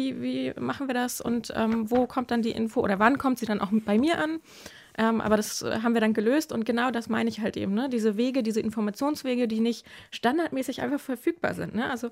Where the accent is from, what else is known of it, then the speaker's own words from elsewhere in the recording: Hamburg, Germany; moved away as an adult; ich war gerade diese Woche in Hamburg, meiner Heimatstadt, wo ich aufgewachsen bin und die ersten 20 Jahre meines Lebens gelebt habe